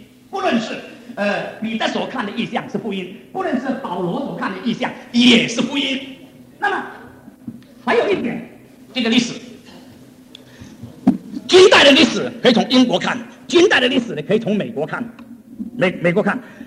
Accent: Singapore; 新加坡，我本身是新加坡人，所以我对新加坡很熟悉。

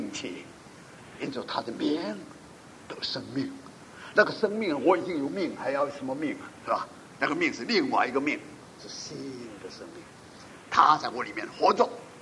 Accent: Guangdong, China; 我哋广东人时话，你好有心，

